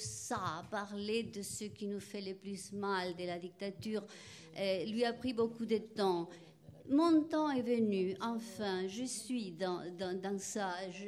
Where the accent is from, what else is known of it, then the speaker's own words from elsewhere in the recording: Argentina; moved away; j'ai quitté l'Argentine en 1978